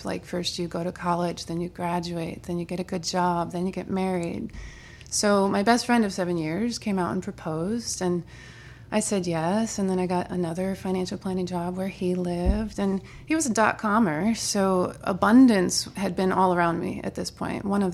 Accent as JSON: {"language": "English", "town": "Merrillville", "region": "Indiana", "country": "United States", "tie": "born or raised there", "said": "so we moved to Northwest Indiana. So I grew up in Merrillville while my mom commuted to Chicago to be a computer programmer."}